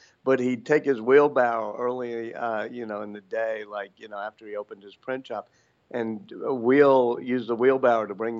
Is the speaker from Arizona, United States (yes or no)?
no; Louisiana, United States; because when I grew up in Louisiana, I had a mentor named Walker Percy, the great novelist.